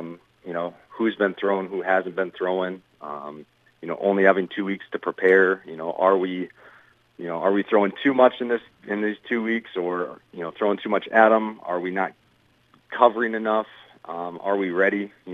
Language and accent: English; Mason City, Iowa, United States; I'm from Mason City originally. I'm a Newman Catholic kid, so baseball is kind of in the bloodlines up there.